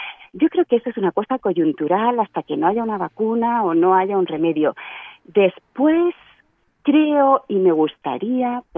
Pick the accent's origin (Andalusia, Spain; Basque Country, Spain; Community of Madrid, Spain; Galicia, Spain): Andalusia, Spain; Almería; yo soy de Almería